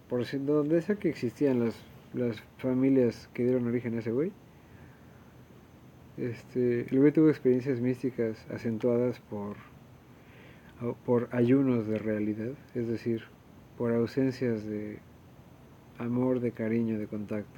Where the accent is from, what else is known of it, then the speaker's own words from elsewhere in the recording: Mexico City, Mexico; now in Cancún, Mexico; yo como chilango jamás hubiera entendido que alguien me dijera que Cancún era una ciudad horrible.